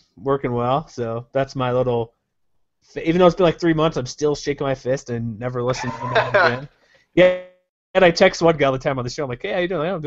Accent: Texas, United States; I grew up in Texas.

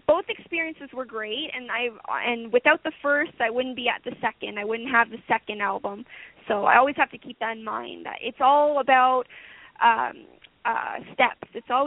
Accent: Ottawa, Ontario, Canada; the music video was filmed in Ottawa, my hometown

